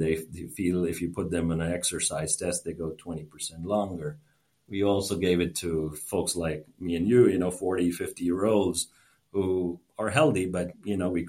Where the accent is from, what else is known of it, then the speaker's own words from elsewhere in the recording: India; the early life antibiotic usage as a kid growing up in India that probably did most of the damage for me.